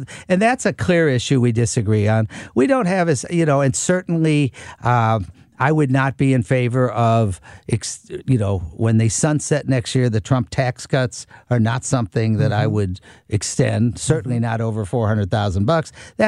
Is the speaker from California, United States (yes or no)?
no; St. Louis County, Missouri, United States; We're both from St. Louis County. Both went for Mizzou.